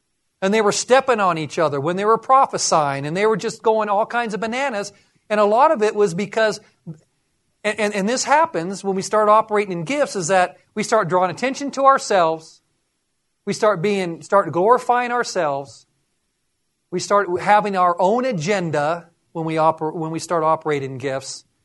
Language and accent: English; England, United Kingdom; Because I'm an Englishman. And so we Englishmen have temper